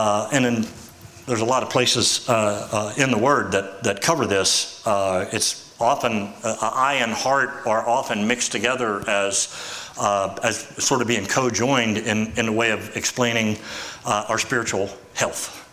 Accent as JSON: {"language": "English", "town": "Westernport", "region": "Maryland", "country": "United States", "tie": "born or raised there", "said": "I mean, that's no knock on Westernport. I grew up there. I love it. It's my hometown."}